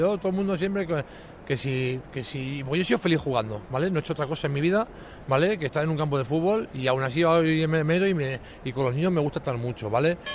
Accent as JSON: {"language": "Spanish", "town": "Madrid", "region": "Community of Madrid", "country": "Spain", "said": "yo soy de Madrid, soy madrileño, yo juego a las categorías inferiores del Madrid 6 años. Yo era antes madridista"}